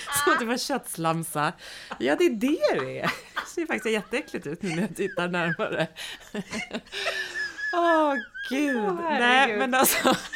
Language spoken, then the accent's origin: Swedish; Norrland, Sweden; Anna och jag är norrlänningar båda två, så vi är tysta.